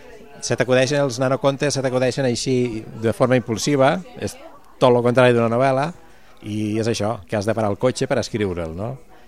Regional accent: Cornudella de Montsant, Catalonia, Spain; després al meu poble, Cornudella també el farem

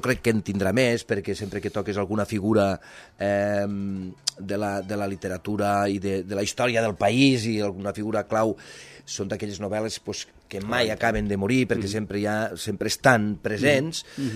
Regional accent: La Fatarella, Catalonia, Spain; Jo provinc de la Fatarella, la família de ma mare són de la Fatarella, de la Terra Alta, i són carlistes.

